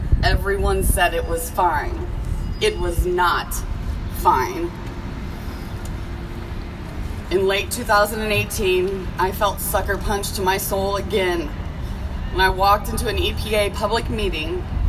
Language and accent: English; Franklin, Indiana, United States; I'm from Franklin, Indiana.